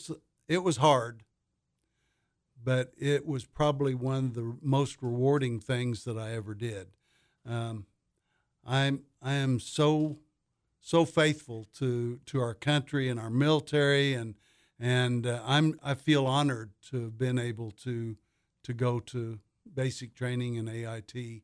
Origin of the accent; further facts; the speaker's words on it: Springfield, Missouri, United States; Lived in Springfield, Missouri since I was five